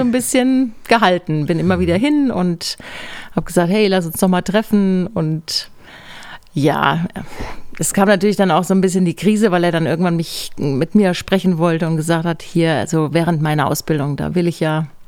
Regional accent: Marburg, Hesse, Germany; ich bin in Marburg aufgewachsen, christliches Zentrum.

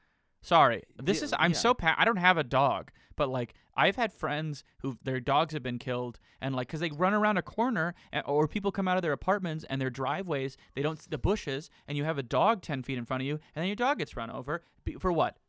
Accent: Michigan, United States; I was wearing Detroit gear, I'm from Michigan

